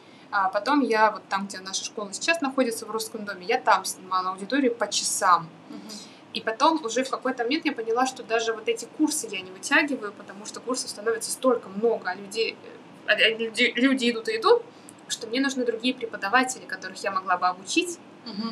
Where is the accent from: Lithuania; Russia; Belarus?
Russia; now in Germany; что я из России.